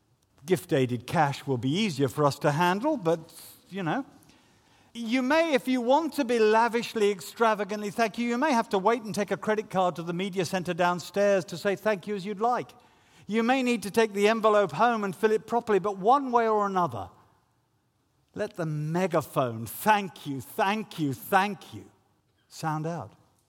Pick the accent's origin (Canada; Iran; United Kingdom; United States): United Kingdom; Yeah, I am a Brit. Well, I'm a buttoned-up Brit. And an Anglican.